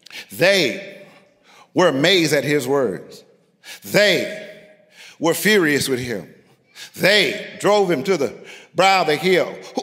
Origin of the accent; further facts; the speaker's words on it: New York, United States; I'm from New York.